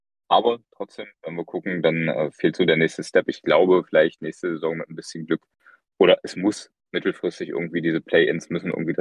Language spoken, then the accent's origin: German; Magdeburg, Saxony-Anhalt, Germany; Ich stamme aus Sachsen-Anhalt, aus Magdeburg.